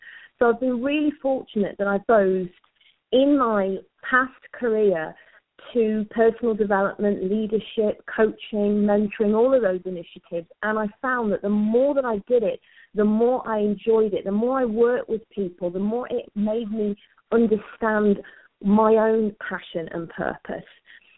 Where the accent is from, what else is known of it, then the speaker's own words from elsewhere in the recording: United Kingdom; some of the challenges that I faced being brought up in the UK as an Indian Sikh were around some of the cultural traditional things, gender expectations.